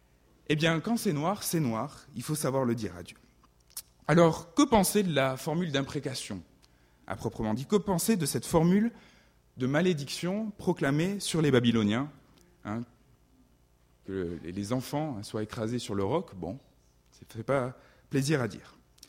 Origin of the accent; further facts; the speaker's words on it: France; now in Switzerland; moi, je ne suis pas depuis très longtemps, très très longtemps en Suisse, hein, mais je me permets quelques remarques en tant que Français immigré.